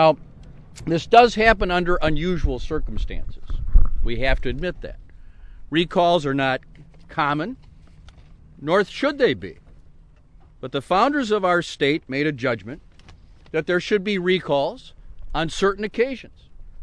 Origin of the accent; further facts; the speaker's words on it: Wisconsin, United States; it's great to be in my hometown here on a beautiful day